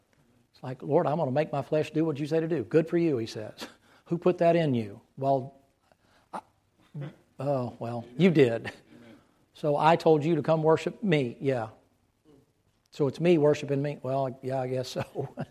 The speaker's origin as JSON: {"language": "English", "town": "Atlanta", "region": "Georgia", "country": "United States", "tie": "born there", "said": "But I was born in Atlanta. We live in a little city, a little town right outside of Atlanta."}